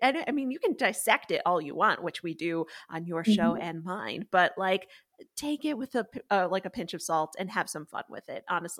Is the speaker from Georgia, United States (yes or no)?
no; Connecticut, United States; And there was either AP English or a class called UConn English, because I'm from Connecticut.